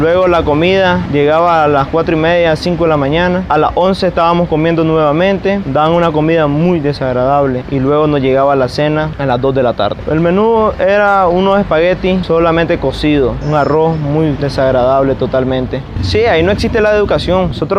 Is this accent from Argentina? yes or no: no; Nicaragua; nosotros nos comportamos siempre como las personas educadas que somos nicaragüenses